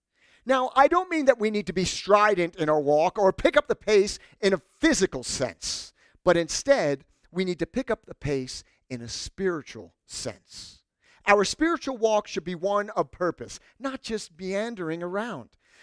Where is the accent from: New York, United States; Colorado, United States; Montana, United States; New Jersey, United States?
New York, United States; Now, I was born and raised in New York.